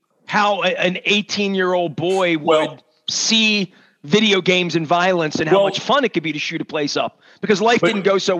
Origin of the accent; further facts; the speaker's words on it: Dundalk, Maryland, United States; My, you know, all my relatives. I'm from Dundalk, man. Everybody hunted, like all of that.